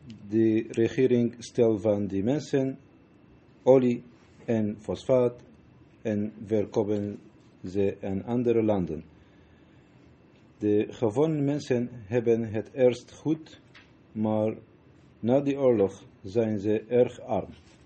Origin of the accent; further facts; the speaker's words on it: Syria; Ik kom uit Syrië.